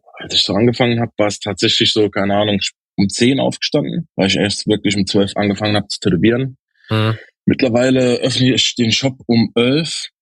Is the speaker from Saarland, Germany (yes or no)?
yes; Dudweiler, Saarland, Germany; born there; Genau, ich bin aus einem kleinen Nebenort von Saarbrücken, aus Duttweiler direkt.